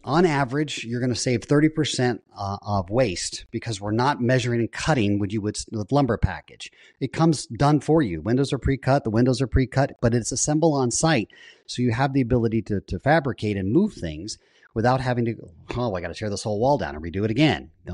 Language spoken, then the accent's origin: English; Marina Del Rey, California, United States; I'm an ex Southern Californian. So the LA fires hit very close home to me. In fact, I grew up in Marina Del Rey